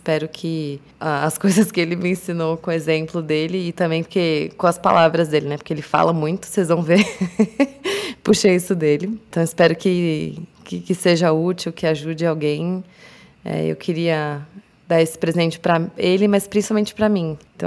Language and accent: Portuguese; São Paulo, Brazil; a gente é de São Paulo, meu pai é de São Paulo. Cresci na Zona Norte, meu pai é da Zona Norte